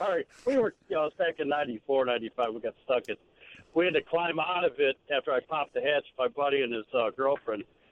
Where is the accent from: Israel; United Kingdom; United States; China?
United States; Evanston, Illinois; I grew up in Evanston down the street from these Polish people